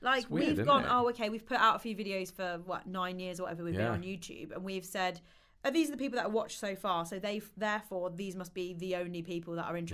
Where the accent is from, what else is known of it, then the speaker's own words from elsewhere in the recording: United Kingdom; But I think that we've got this barrier of success as British people